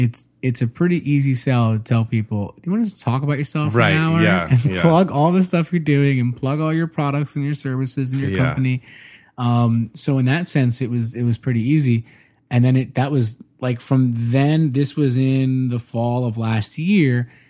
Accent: New Jersey, United States; In growing up in Jersey.

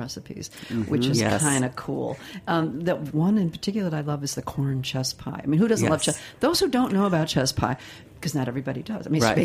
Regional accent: Midwest, United States; I'm from the Midwest, so we'll talk about Midwest cuisine on another show.

